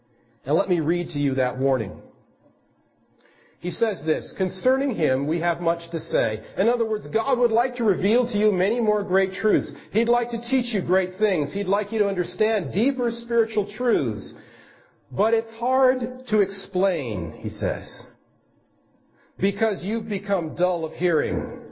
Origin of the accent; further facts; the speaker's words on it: Maryland, United States; Well, I came from Maryland, but that's not the question that they're asking.